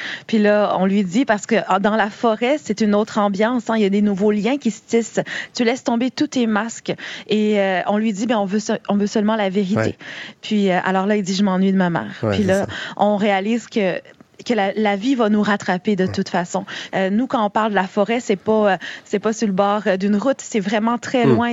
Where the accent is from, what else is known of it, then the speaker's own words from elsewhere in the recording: Quebec City, Quebec, Canada; moi j'ai grandi à Québec. Je suis née dans une réserve Innu sur la côte nord. J'ai grandi à Québec, je suis déménagée, j'avais 7 ans.